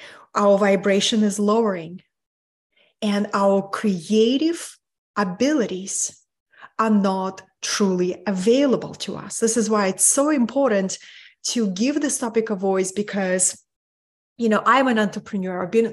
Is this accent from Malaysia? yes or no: no; Russia; now in California, United States; I live in beautiful California. I'm originally from Russia, born and raised in Soviet Union, in the country with a huge field of stress.